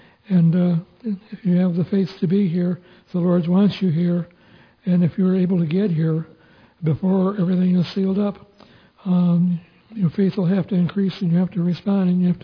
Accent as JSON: {"language": "English", "town": "Oxford", "region": "Michigan", "country": "United States", "tie": "born or raised there", "also_born_or_lived": "Davidson, Michigan", "said": "My dad had built a new house for my mother in Metamora, Michigan, I was born in Davidson, Michigan, but I was raised in Oxford, Michigan. That's where I grew up."}